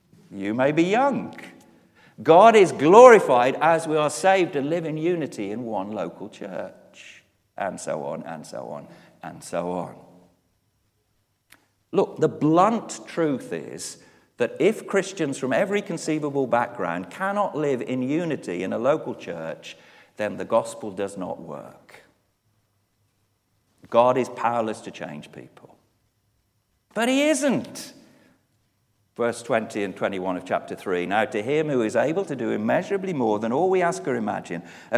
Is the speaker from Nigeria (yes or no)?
no; England, United Kingdom; I'm English. You may be Welsh.